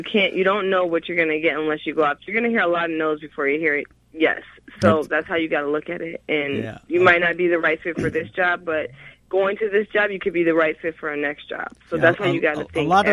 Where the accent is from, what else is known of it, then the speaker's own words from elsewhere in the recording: Chicago, Illinois, United States; I'm from Chicago. That's where I'm from.